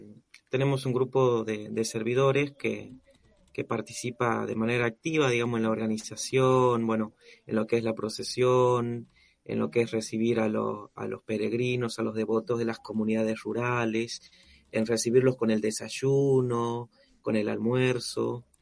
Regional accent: Monterrico, Santiago del Estero, Argentina; also born or lived in Campo Gallo; 26 años, Yo nací aquí en Campo Gallo, pero crecí en una comunidad rural que se llama Monterrico, que queda a 42 kilómetros de aquí de Campo Gallo.

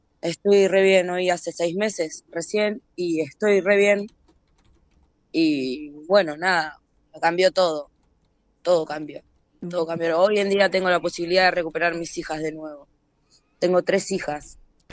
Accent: Mar del Plata, Buenos Aires Province, Argentina; moved away as an adult; now in Buenos Aires, Argentina; Yo soy de Mar del Plata. Hace unos 8 meses llegué a Buenos Aires.

